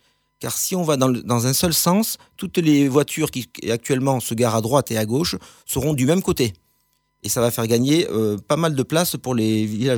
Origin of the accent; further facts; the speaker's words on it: Toulouse, Occitanie, France; born there; now in Septfonds, France; j'ai 54 ans, je suis Toulousain de naissance et cela fait une quinzaine d'années que je vis, que je me suis installé sur sept fonds dans le village.